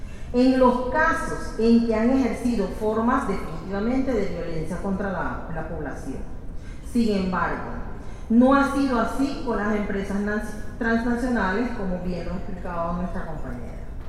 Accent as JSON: {"language": "Spanish", "country": "Panama", "said": "por lo menos yo soy de Panamá y no es algo que pasa"}